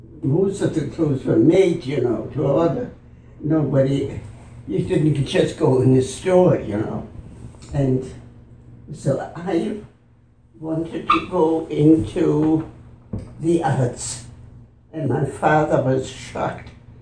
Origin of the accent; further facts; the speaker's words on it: Hamburg, Germany; moved away as an adult; now in United States; Hamburg, Germany.